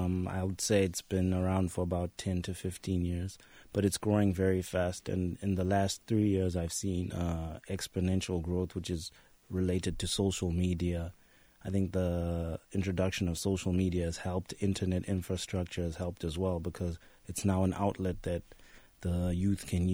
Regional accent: Zimbabwe; I'm from Zimbabwe.

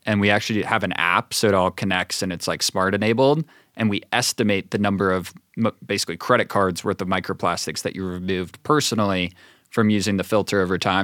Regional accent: Madeira, Ohio, United States; I'm from Cincinnati. I grew up in Madeira, so I was actually just at my parents' house.

